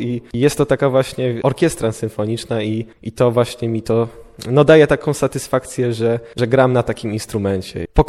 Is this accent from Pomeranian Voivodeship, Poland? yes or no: no; Bielsko-Biała, Silesian Voivodeship, Poland; jestem z Bielska-Białej